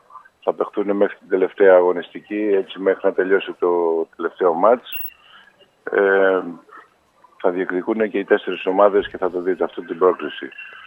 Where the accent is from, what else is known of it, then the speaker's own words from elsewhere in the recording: Kalamata, Peloponnese, Greece; Η επανάσταση του 1821 ξεκίνησε από την πατρίδα μου την Καλαμάτα, που γιορτάζει σήμερα.